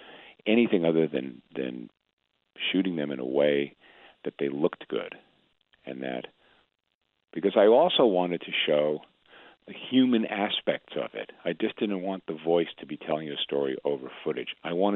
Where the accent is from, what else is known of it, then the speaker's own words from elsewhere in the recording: New York, United States; now in California, United States; You know, that I grew up in New York, I played in a concrete park